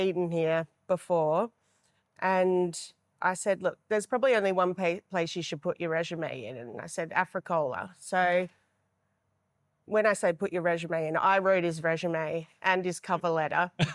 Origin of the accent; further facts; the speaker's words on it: Bendigo, Victoria, Australia; moved back to Bendigo, which is my hometown.